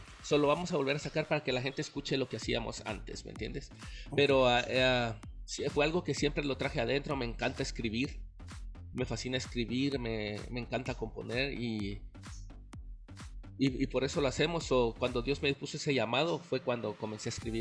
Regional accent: Guatemala; Como tú dijiste, yo nací en Guatemala, crecí allá.

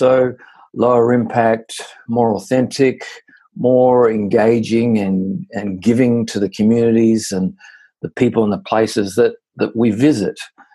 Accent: Australia; I grew up in Australia, but yeah, my folks, they traveled through Europe when they were younger and the US

